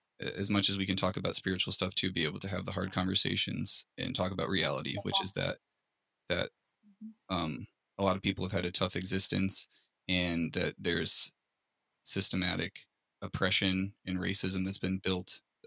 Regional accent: Hartford, Connecticut, United States; You know, I grew up in Hartford, Connecticut, in a place that wasn't great.

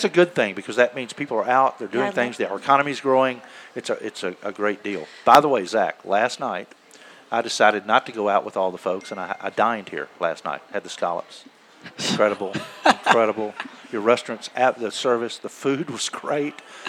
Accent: Nashville, Tennessee, United States; And you talk about Omni Nashville, my hometown, Nashville, Tennessee.

